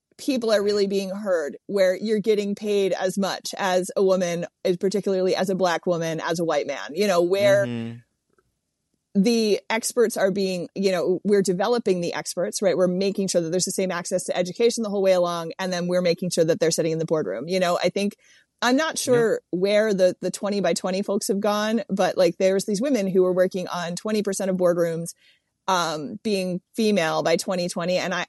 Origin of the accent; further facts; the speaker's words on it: Delaware, United States; because I grew up in Delaware and was like on his 1988 campaign as like a little tiny child.